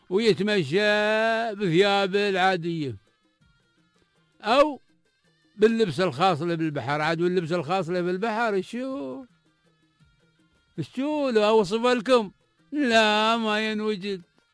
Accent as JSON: {"language": "Arabic", "country": "United Arab Emirates", "said": "عندنا في الإمارات"}